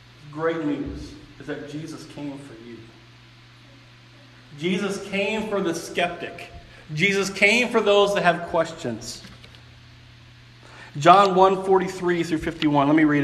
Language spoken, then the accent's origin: English; Champaign, Illinois, United States; When I grew up in Champaign, Illinois, right?